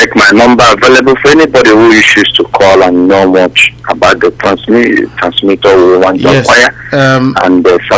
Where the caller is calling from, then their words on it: Sydney, New South Wales, Australia; I'm coming from Australia, Sydney.